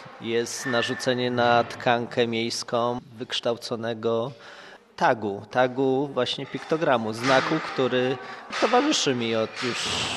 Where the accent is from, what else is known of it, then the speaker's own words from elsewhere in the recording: Łódź, Łódź Voivodeship, Poland; Jestem z Łodzi, tak. Mieszkam w moim rodzinnym mieście, jakby...